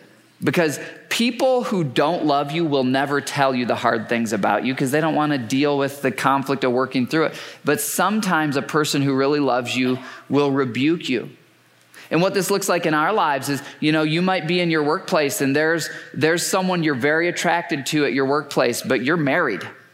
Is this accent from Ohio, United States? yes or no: no; Michigan, United States; Well, many of you know I grew up in Michigan